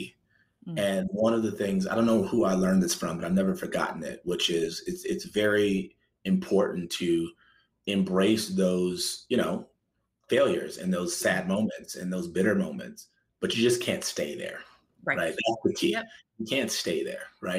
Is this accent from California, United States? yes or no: no; Chicago, Illinois, United States; And I grew up in Chicago. So it's like that was like what I grew up on.